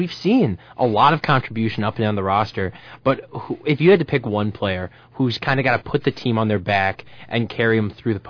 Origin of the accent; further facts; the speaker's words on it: Moline, Illinois, United States; Played Moline. I'm from the Quad Cities, so Freddie and I stayed at my house.